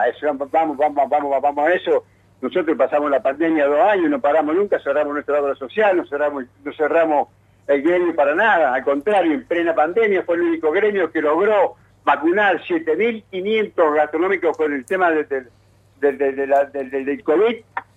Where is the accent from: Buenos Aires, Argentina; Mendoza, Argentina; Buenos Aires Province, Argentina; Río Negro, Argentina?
Mendoza, Argentina; Hay un dicho que con nosotros como mendocinos, yo soy gastronómico desde muy chico y he estado toda la vida trabajando con la gente